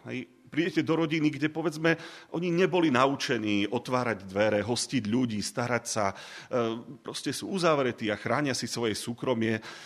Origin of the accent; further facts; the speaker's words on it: eastern Slovakia, Slovakia; u nás na východe